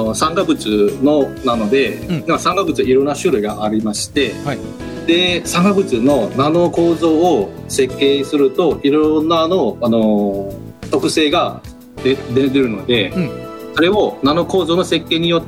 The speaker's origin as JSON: {"language": "Japanese", "country": "Malaysia", "second_language": "Japanese", "lives_now": "Toyohashi, Japan", "said": "そうですね、マレーシアから来ました。"}